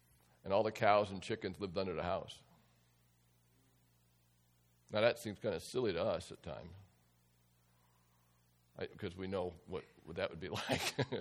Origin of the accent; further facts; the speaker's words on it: Philadelphia, Pennsylvania, United States; born there; I'd have to go to where I was born to register. I'd have to go to Philadelphia. Although I only lived there 6 months of my life.